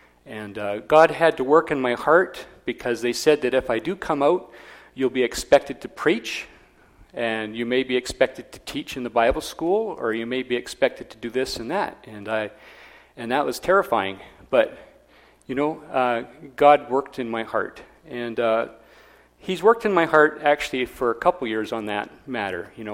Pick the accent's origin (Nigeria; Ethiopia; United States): Nigeria; I got to know all kinds of missionary buddies that I grew up with out in Nigeria